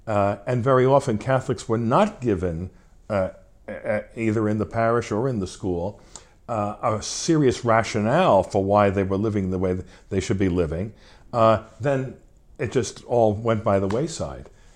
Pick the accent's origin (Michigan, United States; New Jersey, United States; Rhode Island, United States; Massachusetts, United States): New Jersey, United States; Newark; the parish where I grew up in Newark, we never performed a single significant human act off church property.